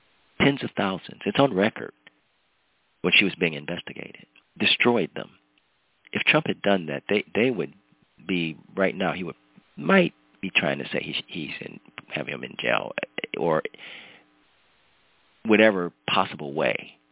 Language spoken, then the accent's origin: English; United States; Thank God I'm an American. I can speak freely about my opinions.